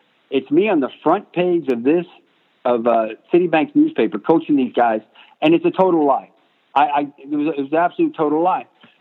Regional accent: New York, United States; also born or lived in Arizona; now in Clearwater, United States; I was from New York. I didn't want to go back up to New York. We were out in Arizona. We wanted to come back to the East Coast. So we went to Clearwater, Florida.

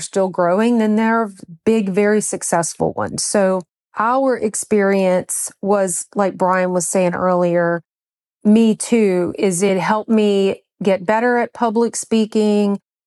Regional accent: Louisiana, United States; also born or lived in North Carolina; So much so that when we moved from North Carolina back home to Louisiana, the first thing we did was look for a BNI group.

